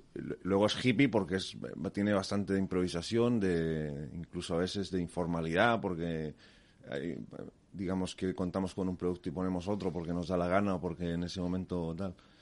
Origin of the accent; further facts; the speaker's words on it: Chile; porque yo soy chileno